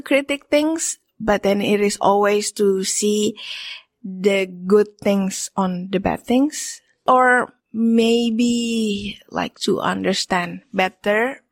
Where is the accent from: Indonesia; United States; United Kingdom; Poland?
Indonesia; Jakarta; my family is Minahasan, but I grew up in Jakarta.